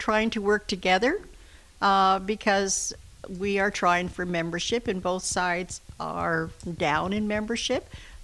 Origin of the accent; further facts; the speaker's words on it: Shawville, Quebec, Canada; Okay, I'm from Shawville, Quebec